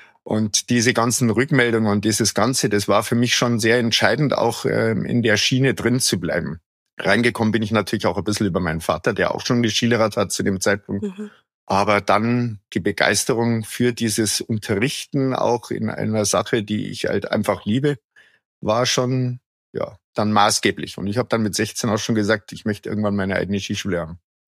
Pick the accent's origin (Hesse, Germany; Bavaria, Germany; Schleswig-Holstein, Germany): Bavaria, Germany; Ich bin ja aus dem Allgäu ursprünglich.